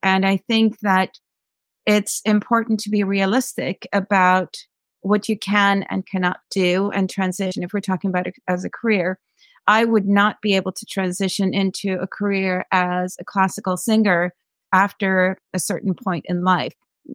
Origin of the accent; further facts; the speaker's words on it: Sweden; I grew up as an expatriate child in many ways. I come from Sweden originally. We lived in a bunch of countries.